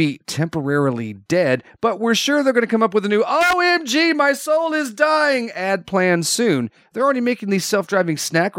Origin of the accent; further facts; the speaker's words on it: North Carolina, United States; Hey man, I'm from North Carolina.